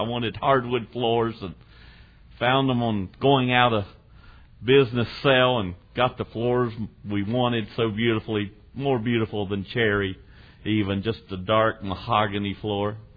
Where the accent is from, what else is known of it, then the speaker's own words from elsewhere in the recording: Virginia, United States; I mean, I'm from Virginia, and my wife has learned to cook well.